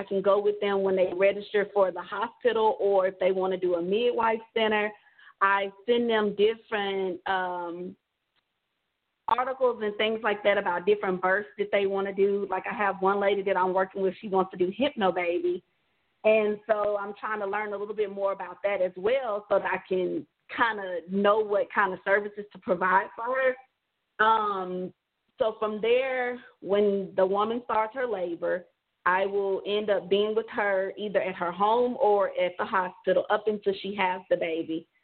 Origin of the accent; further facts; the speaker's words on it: Nashville, Tennessee, United States; I am from Nashville, Tennessee. I'm 36 years old.